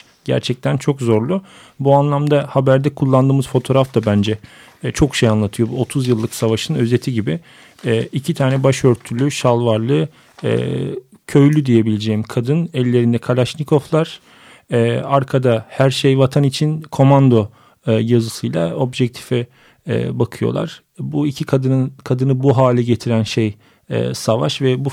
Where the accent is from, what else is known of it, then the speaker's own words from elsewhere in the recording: Sivas, Turkey; Benim memleketim Sivas, Gürün değil